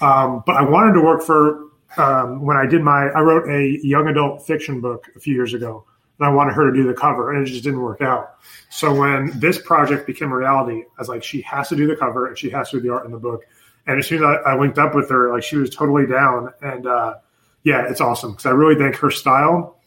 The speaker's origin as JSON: {"language": "English", "region": "New York", "country": "United States", "also_born_or_lived": "Pennsylvania", "moved": "yes", "said": "But I'm originally from New York, too. Like, yes, another thing we have in common. And then when we moved from New York, we moved to Pennsylvania, a little town, for like maybe a year or half a year."}